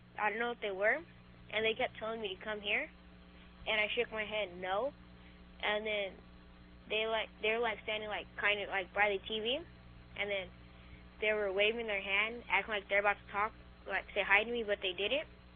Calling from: Pasadena, California, United States; I'm calling from Pasadena, California.

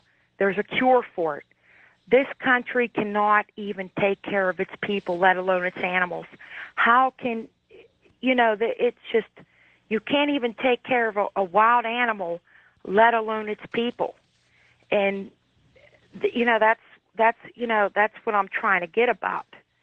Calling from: Pennsylvania, United States; I'm calling from Pennsylvania, Lowellboro.

